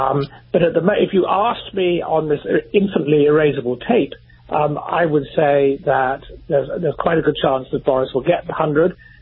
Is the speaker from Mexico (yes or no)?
no; England, United Kingdom; I grew up in England in the 70s